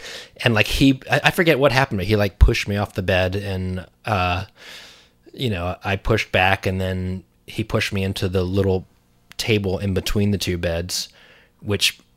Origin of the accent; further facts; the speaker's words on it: Virginia Beach, Virginia, United States; I grew up in Virginia Beach, but this was in Nag's Head.